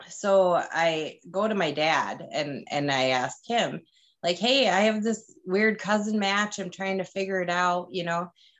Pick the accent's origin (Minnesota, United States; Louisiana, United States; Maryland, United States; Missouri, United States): Minnesota, United States; looked at my ethnicity, you know, it's like Norwegian, German. I mean, I'm from Minnesota.